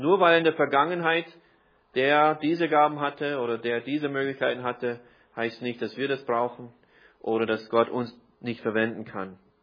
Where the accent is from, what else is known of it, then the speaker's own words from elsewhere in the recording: Vienna, Austria; born there; So, ich bin in Wien zwar geboren, aber ich bin jetzt vom Staatsbürgerschaft kein Österreicher.